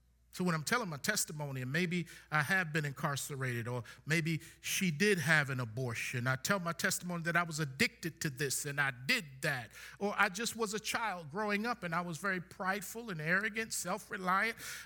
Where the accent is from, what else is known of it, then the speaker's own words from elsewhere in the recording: Baltimore, Maryland, United States; born there; Because I was born in Baltimore, the city of charm, where where brothers break your arm if you look at them wrong.